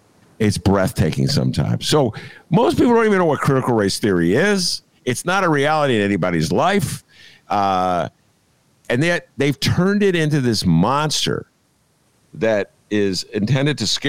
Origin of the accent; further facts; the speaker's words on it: Rhode Island, United States; Rhode Island is about as big as my bathtub, okay, to the rest of the country. I'm from Rhode Island.